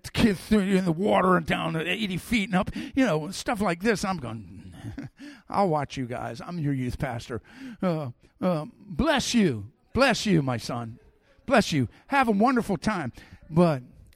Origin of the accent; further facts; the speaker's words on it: United States; I'm an American. We're a rock band.